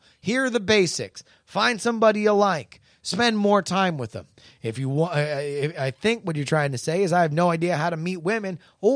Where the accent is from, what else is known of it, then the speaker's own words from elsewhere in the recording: Florida, United States; this is a natural species where I was born and raised in Florida.